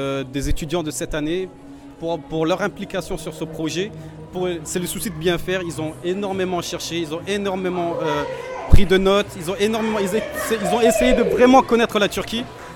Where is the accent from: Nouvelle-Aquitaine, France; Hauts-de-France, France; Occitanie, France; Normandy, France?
Hauts-de-France, France; Saint-Omer; born there; je suis totalement français. Je suis né à Saint-Omer. Mes enfants sont à Saint-Omer. Moi, la Turquie, c'est un mois dans l'année.